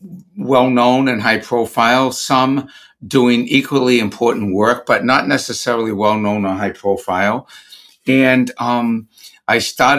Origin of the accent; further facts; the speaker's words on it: Massachusetts, United States; I'm Democrat from Massachusetts. So we grew up in the era of the Kennedys